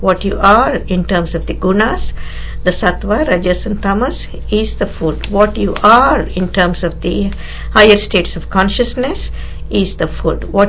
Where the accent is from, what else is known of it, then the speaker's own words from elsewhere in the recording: India; it was so close while I was growing up in India.